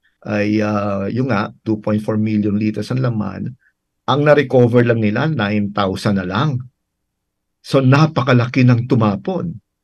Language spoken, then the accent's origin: Tagalog; Pola, Mimaropa, Philippines; sapagkat ang Tilamaan ay yung aking home province, no. Oh, yung Oriental Mindoro. No, ako po ay pinanganak sa Pola.